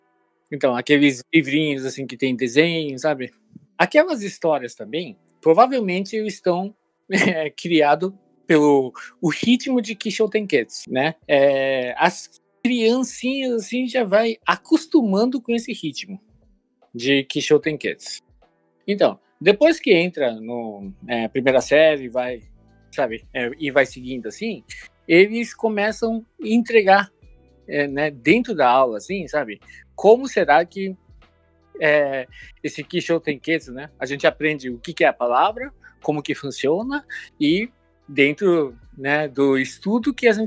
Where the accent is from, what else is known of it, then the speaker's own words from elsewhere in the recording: Japan; also born or lived in Brazil; eu nasci aqui no Brasil, mas eu fui na época de criança. Então, eu estudei as coisas básicas lá, assim, no Japão, sabe?